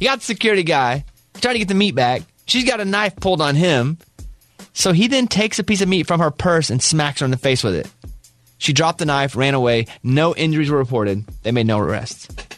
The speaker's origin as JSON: {"language": "English", "region": "Arkansas", "country": "United States", "tie": "born or raised there", "said": "So I grew up in Arkansas. It's home to me."}